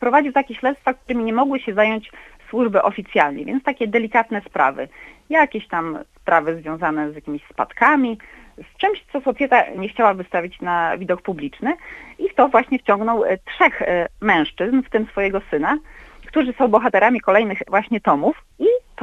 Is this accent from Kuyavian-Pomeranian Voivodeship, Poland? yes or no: no; Podlaskie Voivodeship, Poland; Ja pochodzę właśnie z małej wsi na Podlasiu.